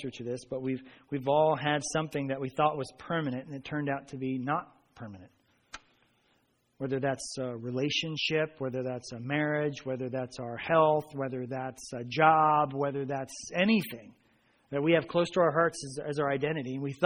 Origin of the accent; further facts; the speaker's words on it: New Jersey, United States; But I grew up in Bergen County, and I saw that skyline all the time. We went there for school trips.